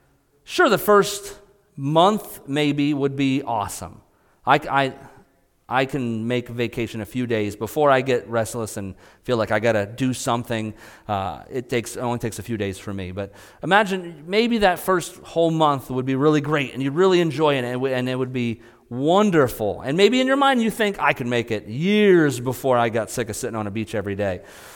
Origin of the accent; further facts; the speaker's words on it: Scotland, United Kingdom; because I'm Scottish